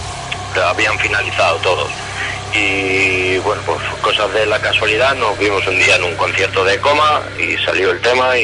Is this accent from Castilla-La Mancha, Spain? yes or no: yes; Villacañas, Castilla-La Mancha, Spain; Bueno, pues somos de Toledo, de Villacaña más concretamente